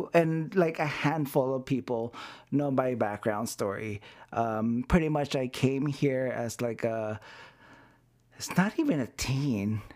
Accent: Las Vegas, Nevada, United States; but most of my life I grew up in Vegas.

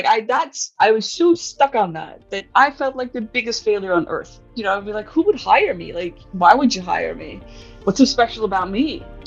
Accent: Turkey; So I grew up in Turkey

